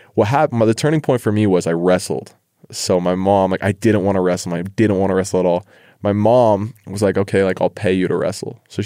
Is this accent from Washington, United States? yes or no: no; Holladay, Utah, United States; Yeah, Jason, it was fun growing up in Holiday. So I actually grew up playing Skyline football, right?